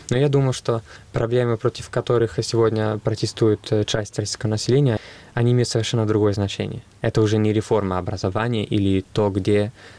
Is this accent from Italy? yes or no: yes; Florence, Tuscany, Italy; Russian is a second language